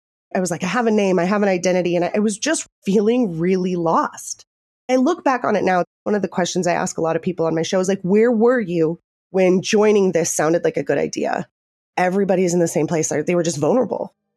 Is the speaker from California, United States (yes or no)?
yes; San Diego, California, United States; also born or lived in Los Angeles / Atlanta; I grew up in Southern California. I'm from San Diego, born and raised. I lived in Los Angeles for a bit and I lived in Atlanta, but I've come back to San Diego.